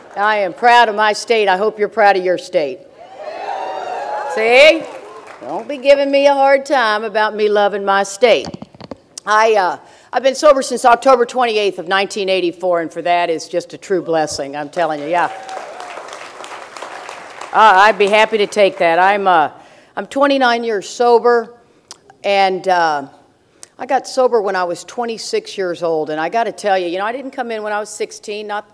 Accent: Austin, Texas, United States; Hi, y'all. … from Austin, Texas, alcoholic.

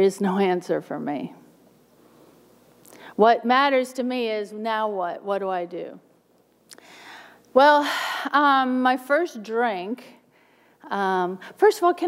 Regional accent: Australia; now in United States; I'm not from North Dakota. I was raised in Australia. My father's Australian. My mom's American. So I always say that I'm half and half.

